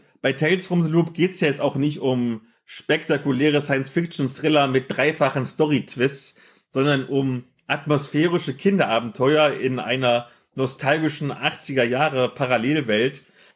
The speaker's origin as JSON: {"language": "German", "region": "Saxony-Anhalt", "country": "Germany", "tie": "born or raised there", "said": "Also Bitterfeld ist ja nicht weit weg von wo ich aufgewachsen bin. Ich war auch viel in der Gegend."}